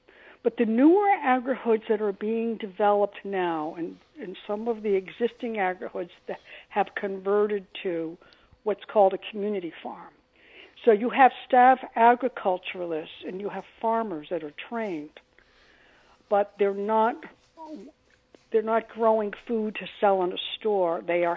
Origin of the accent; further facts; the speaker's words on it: Boston, Massachusetts, United States; now in Connecticut, United States; after growing up in Boston and being used to living in a college town my whole life